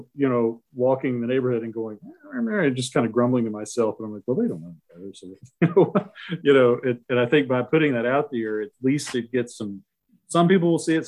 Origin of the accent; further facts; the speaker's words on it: Cedartown, Georgia, United States; If you're doing Northwest Georgia, Alex, you need to help out my hometown in Cedartown.